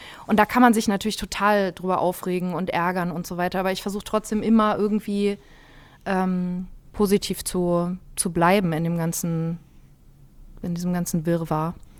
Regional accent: Dresden, Saxony, Germany; born there; Ich bin in Dresden geboren.

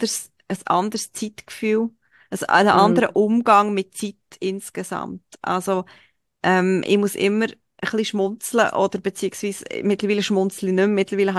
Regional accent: Switzerland; für mich als Schweizerin

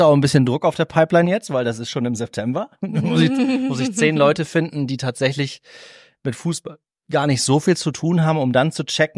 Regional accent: Cloppenburg, Lower Saxony, Germany; weil Osnabrück ist unweit von meiner Heimatstadt Kloppenburg. Das heißt, es wäre ein Verein aus Niedersachsen.

